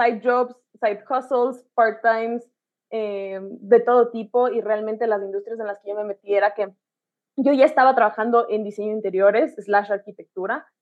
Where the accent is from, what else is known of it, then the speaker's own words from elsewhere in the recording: Ecuador; yo soy de Ecuador, yo estudié diseño de interiores y a los 22 me gradué de esa carrera